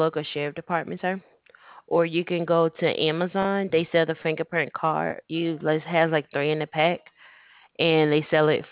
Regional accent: Alabama, United States; Because I'm from Alabama, sir, but the headquarters, sir, you're applying for now is the Virginia State Concealed Carry Permit

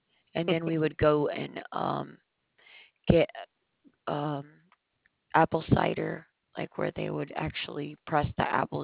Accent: Brooklyn, New York, United States; I'm from Brooklyn, and then we would go to the Hershey factory, like out there to the factory out there.

